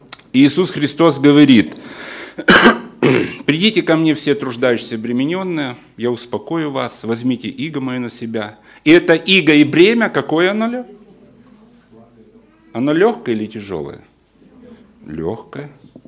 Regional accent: Belgorod, Belgorod Oblast, Russia; Я сам из Белгорода.

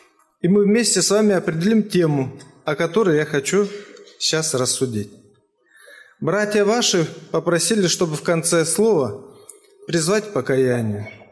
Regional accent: Moldova; Я из Молдавии, юг Молдавии, церковь Бежгиоз.

